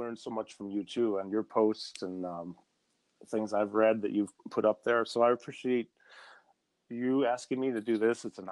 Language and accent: English; Syracuse, New York, United States; You were in my hometown like 2 or 3 weeks ago, and I was in San Diego teaching.